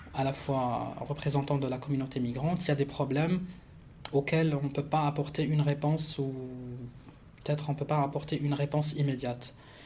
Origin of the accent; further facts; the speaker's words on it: Algeria; parce que je suis algérien